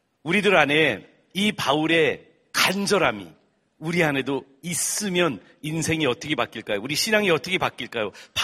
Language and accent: Korean; South Korea; born there; 우리 어머니가 미국 분이신데 제가 한국에서 태어났잖아요. 그래서 항상 사람들이 나한테 왜 이렇게 한국말 잘하냐고 물어보는데요.